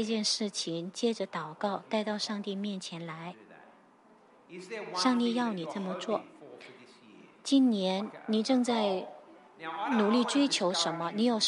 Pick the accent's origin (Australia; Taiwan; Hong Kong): Australia; 因为我们澳洲人呢会同情，会喜欢那些失败者或者弱势群体